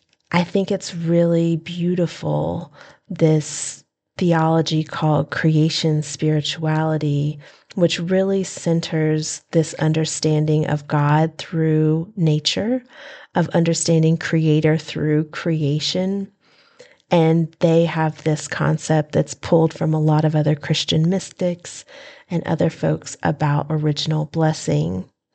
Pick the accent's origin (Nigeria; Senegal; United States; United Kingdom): United States; North Carolina; I am from Western North Carolina in Appalachia, and I love the mountains